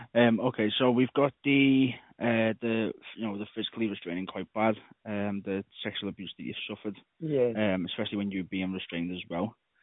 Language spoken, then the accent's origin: English; Liverpool, North West England, United Kingdom; So I'm from Liverpool